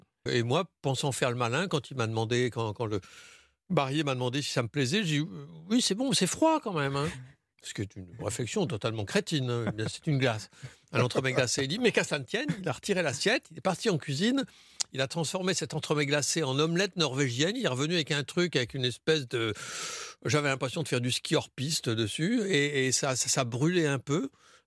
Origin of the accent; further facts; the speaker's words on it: Tours, Centre-Val de Loire, France; moved away as an adult; now in Paris, France; Je suis provincial de Tours, donc toute mon enfance, adolescence passée à Tours. Je suis monté à Paris, comme on dit en province, pour faire une école de cinéma